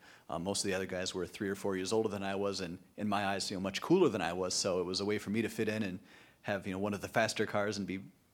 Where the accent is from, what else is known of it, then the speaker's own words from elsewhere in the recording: Saint Paul, Minnesota, United States; from St. Paul.